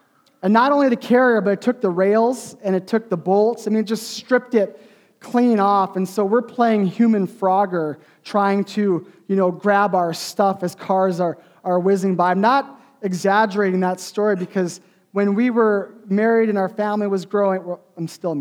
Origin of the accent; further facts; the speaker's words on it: Fargo, North Dakota, United States; I grew up in Fargo, North Dakota.